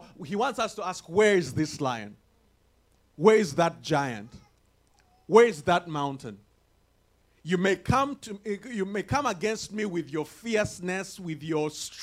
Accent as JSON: {"language": "English", "country": "Uganda", "tie": "born or raised there", "moved": "as an adult", "said": "I remember the first time I left my home country, Uganda, the Pearl of Africa. Glory to God. I left my home country. I was going to India to study."}